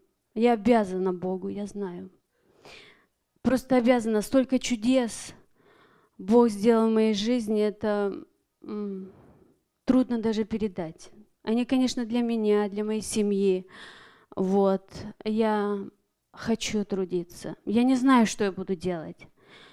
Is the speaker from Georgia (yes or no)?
no; Tacoma, Washington, United States; я из Такомы.